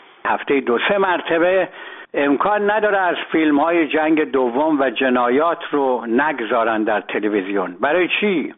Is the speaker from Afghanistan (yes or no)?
no; Iran; من به عنوان یه ایرانی توصیه میکنم به هموطنان